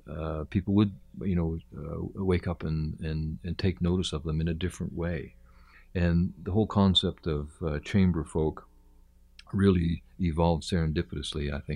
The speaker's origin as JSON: {"language": "English", "town": "Toronto", "region": "Ontario", "country": "Canada", "tie": "born or raised there", "lives_now": "United Kingdom", "said": "I got into music in my teens. I grew up in Toronto, had a rock and roll band, did all those sorts of things, trotted off to London and became a professional bass player"}